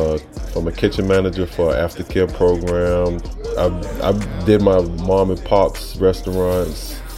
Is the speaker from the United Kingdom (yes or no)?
no; U.S. Virgin Islands; I'm from the Virgin Islands. We face natural disasters the same as Florida.